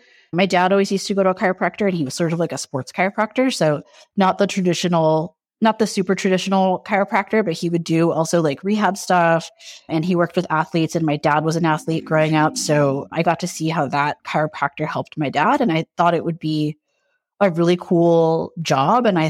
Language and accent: English; California, United States; now in Oakland, United States; I'm in Oakland, California. I've been in the Bay Area since 2005, but I grew up originally in Southern California, and that's where I started climbing.